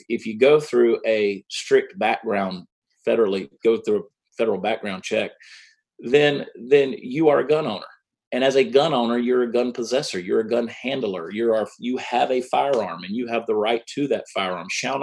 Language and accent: English; Georgia, United States; also born or lived in New Jersey, United States; I was conceived in Dallas. I was born in New Jersey. I lived there, I'm sure you can tell from the accent, exactly four months. I grew up in the state of Georgia and went to school at the University of Georgia